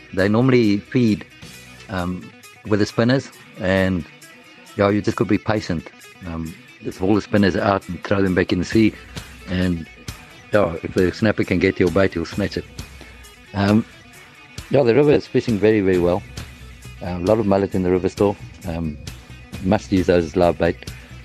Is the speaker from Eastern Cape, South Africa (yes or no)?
yes; Eastern Cape, South Africa; I'm from the Eastern Cape.